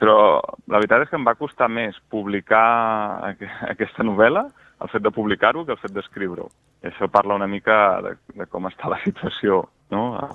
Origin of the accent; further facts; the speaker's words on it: Badalona, Catalonia, Spain; jo sóc de Badalona, vaig néixer als anys 80